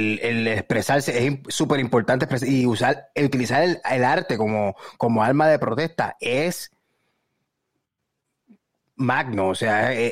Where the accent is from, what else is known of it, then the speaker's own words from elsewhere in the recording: Santurce, San Juan, Puerto Rico; Como que soy de Santurce.